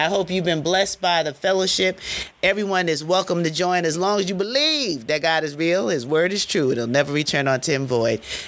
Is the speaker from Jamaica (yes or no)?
yes; Jamaica; I'm Jamaican